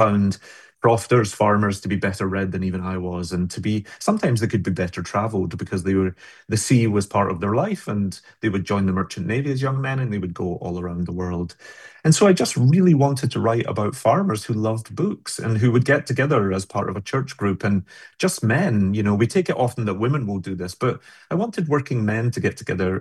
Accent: Glasgow, Scotland, United Kingdom; certainly growing up in Glasgow, there was a really close juxtaposition between tragedy and comedy.

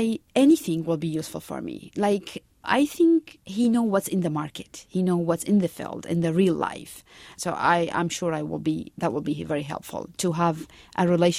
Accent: Iraq; now in United States; I am from Iraq. I arrived to the United States June 2010, and I have a bachelor's degree in civil engineering.

